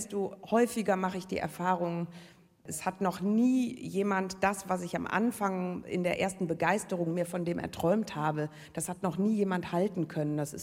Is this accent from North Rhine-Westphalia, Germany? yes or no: yes; Düsseldorf, North Rhine-Westphalia, Germany; Ich bin von Düsseldorf nach Köln gezogen zum Studium damals und habe überhaupt keinen Unterschied bemerkt. Ich komme aus der Düsseldorfer Innenstadt. Dort war man zu der Zeit, in der ich dort aufwuchs, genauso rheinländisch wie in Köln.